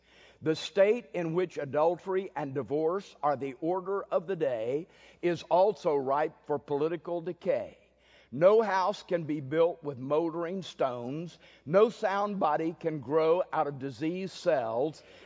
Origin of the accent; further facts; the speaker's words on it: Texas, United States; I am Irish Texan. And so my native intuition is to wring your neck, but that doesn't make it right.